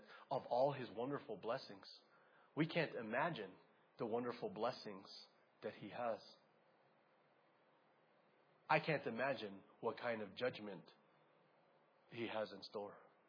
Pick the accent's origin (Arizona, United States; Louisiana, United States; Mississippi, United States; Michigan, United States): Arizona, United States; Sure, it's going to be hot there. I'm from Arizona. I'm good.